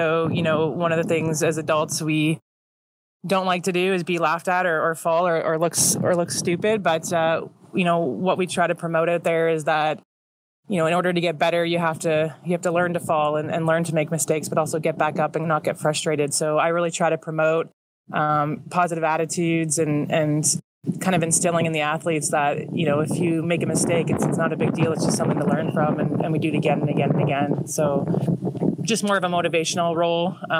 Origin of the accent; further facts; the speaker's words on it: Ontario, Canada; So I'm originally from Ontario in Canada. I grew up in a hockey family.